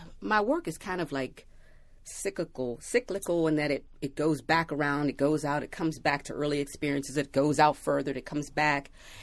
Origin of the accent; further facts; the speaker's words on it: United States; because I'm an American woman, black American woman, I focused on hoodoo